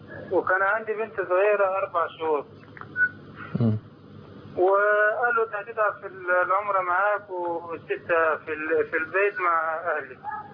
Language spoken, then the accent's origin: Arabic; Egypt; وانا اصلا من مصر وبره مصر